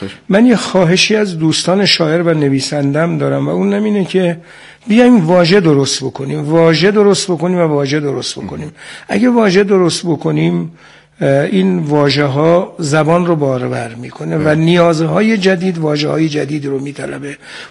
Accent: Iran; احساس کردم من به عنوان یک ایرانی وظیفه دارم،

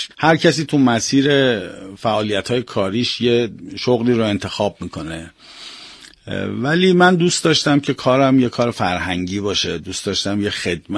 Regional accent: Iran; ما باید به زبان فارسی احترام لازمه خودش رو در واقع بگذاریم. ما ایرانی هستیم.

